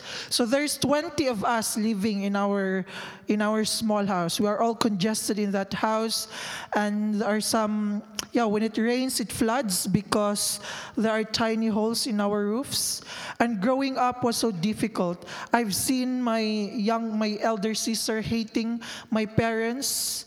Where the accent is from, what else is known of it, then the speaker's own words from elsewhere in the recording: Iligan, Northern Mindanao, Philippines; I came from Mindanao, so it's like, there are three main islands in the Philippines, so Luzon, Visayas, and Mindanao. So I am in Mindanao. We call our city Iligan City. And I came from a very poor family.